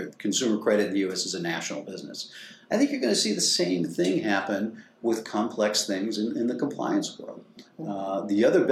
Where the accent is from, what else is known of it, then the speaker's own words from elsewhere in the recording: Bayou La Batre, Alabama, United States; I grew up in Bayou LaBattery, Alabama, so the deep, deep south.